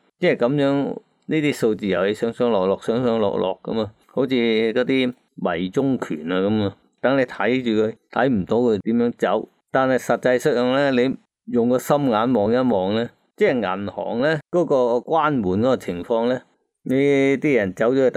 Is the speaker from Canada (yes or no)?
no; Hong Kong; 咁当我香港人傻啦